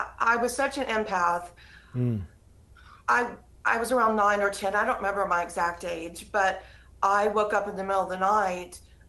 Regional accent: Louisiana, United States; I was very fortunate in some ways that I grew up in Louisiana, which everyone has a ghost story in Louisiana, and people, a lot of people there are very open to this stuff.

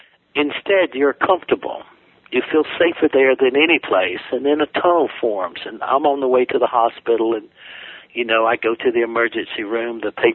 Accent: South Carolina, United States; So, I'm some redneck from South Carolina, former Marine

